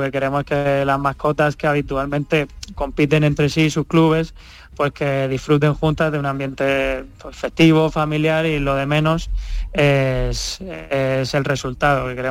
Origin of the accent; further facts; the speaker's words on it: Murcia, Region of Murcia, Spain; Yo soy de Murcia.